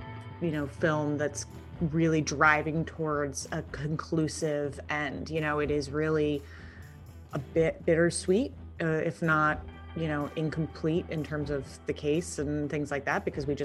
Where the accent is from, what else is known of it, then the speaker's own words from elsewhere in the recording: East Coast, United States; even though I grew up in the East Coast